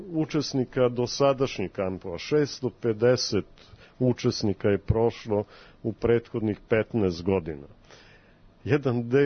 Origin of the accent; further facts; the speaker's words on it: Topola, Šumadija, Serbia; inače iz Topole sam Oplenačke